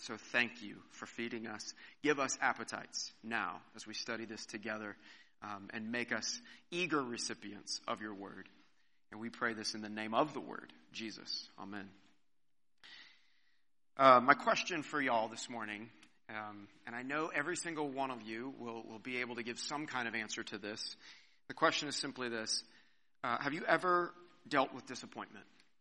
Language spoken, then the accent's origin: English; Kansas, United States; I grew up in Southwest Kansas.